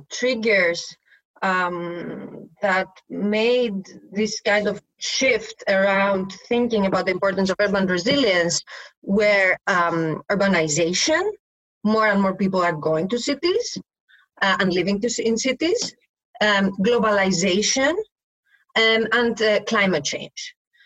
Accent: Thessaloniki, Central Macedonia, Greece; this is relevant for my hometown in Thessaloniki

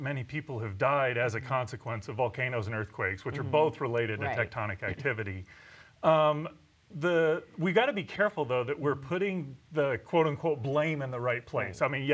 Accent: Midwest, United States; now in California; Well, it's funny because people in the Midwest tend to be terrified of earthquakes

